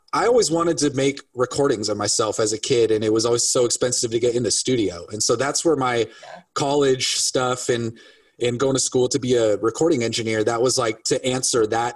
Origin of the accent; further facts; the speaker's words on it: Tacoma, Washington, United States; moved away as an adult; also born or lived in Europe; Yeah, born and raised in Tacoma, moved to Europe when I was 18 and moved back when I was 24.